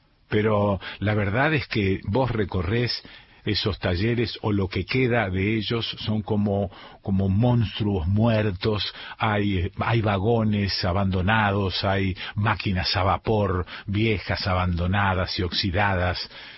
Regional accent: Rosario, Santa Fe, Argentina; now in San Marcos Sierras, Argentina; yo soy rosarino, ni siquiera santafesino, soy rosarino. Y ahora soy cordobés, no tengo el acento, estoy de alguna manera absorbiendo algunas costumbres, pero soy de acá, soy de San Marcos Sierras.

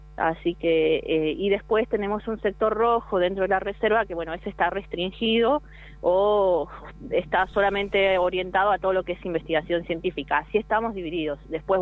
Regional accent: Corrientes, Argentina; yo soy de Corrientes y trabajo allá hace 7 años ya en Chaguares, entre 6 o 7.

